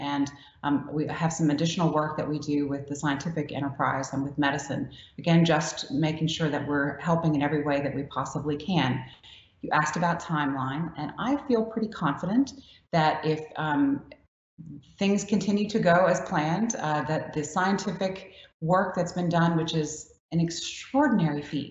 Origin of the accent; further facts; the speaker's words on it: Louisiana, United States; I'm from Louisiana, and that's how we make gumbo, and we make community gumbos.